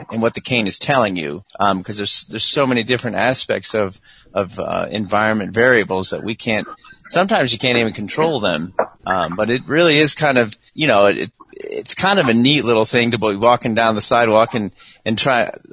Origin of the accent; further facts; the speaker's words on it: Florida, United States; And I'm from Florida, so this is it's only been here 10 years, so it's a whole new environment for me